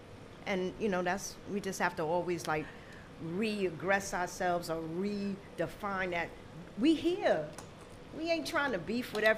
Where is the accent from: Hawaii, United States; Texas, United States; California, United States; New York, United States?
New York, United States; Queens; also born or lived in Atlanta; I'm from visiting from South Carolina right now, but I'm originally from born in Atlanta, raised in Laurelton, Queens. You know, did my best stomping in Brooklyn, but I'm universal, worldwide